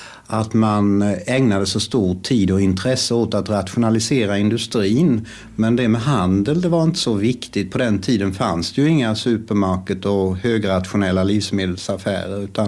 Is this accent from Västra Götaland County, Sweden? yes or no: no; Kronoberg County, Sweden; det fanns ju en hel del möbelfabriker i trakten kring sjön Möcken där jag är uppvuxen.